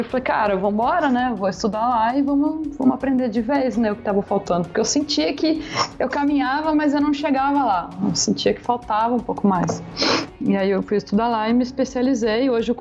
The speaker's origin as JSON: {"language": "Portuguese", "town": "Ribeirão Preto", "region": "São Paulo", "country": "Brazil", "tie": "born there", "said": "Eu sou designer gráfica, eu nasci aí em Ribeirão Preto, eu fui estudar na Unesp em Bauru"}